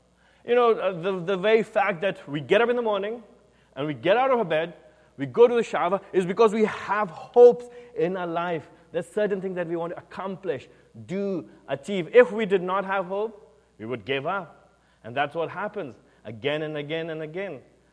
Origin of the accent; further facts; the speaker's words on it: India; I'm from India, I'm Eastern. We don't think laterally, we think more spirally.